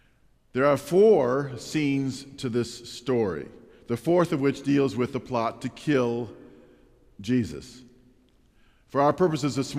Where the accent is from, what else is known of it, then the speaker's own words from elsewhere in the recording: Wisconsin Dells, Wisconsin, United States; also born or lived in Portage; Now, I didn't grow up in Portage, but I actually was born in Portage. I grew up in a town about 60 miles away from Portage called Wisconsin Dells.